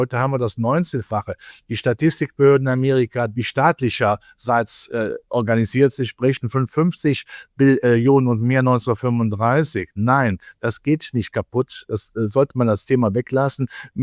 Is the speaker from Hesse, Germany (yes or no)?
no; North Rhine-Westphalia, Germany; In meiner Heimat war NRW, waren Kommunalwahl.